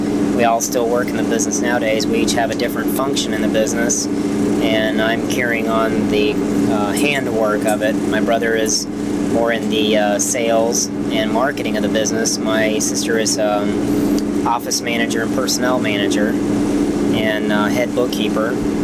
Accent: Danville, Virginia, United States; born there; I was born in Danville, Virginia, 1956. And my family originated there.

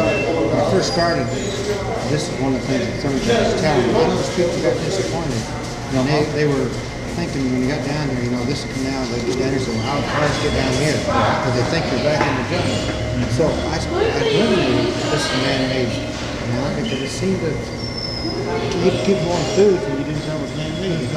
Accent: Wyoming, United States; No, I moved down. I'm originally from Wyoming.

